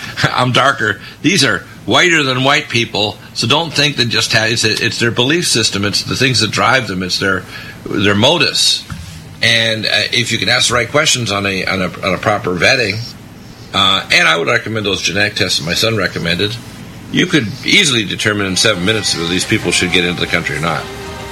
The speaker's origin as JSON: {"language": "English", "town": "Detroit", "region": "Michigan", "country": "United States", "tie": "born there", "said": "Now, I know I was born in Detroit, and there's one town up there where they brought a lot of Iraqis in to build the Ford plants."}